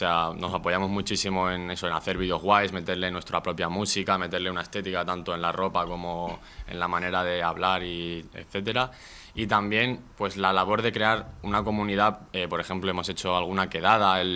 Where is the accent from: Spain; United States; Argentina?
Spain; Canary Islands; somos de Lanzarote, y al final si tú te mueves en metro, en bus o lo que sea, ni el transporte depende de ti